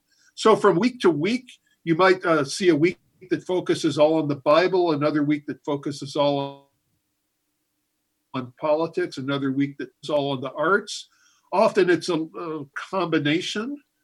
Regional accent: San Jose, California, United States; also born or lived in Miami Beach, Florida; Okay, well, I was born in Miami Beach, Florida, but from 6 years old on, I grew up in San Jose, California. So I consider myself a Californian growing up.

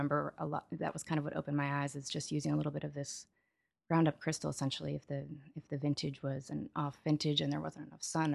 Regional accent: East Hampton, New York, United States; I'm growing up in East Hampton. The wine scene out there on Long Island wasn't really happening yet. And although I was born upstate, same thing.

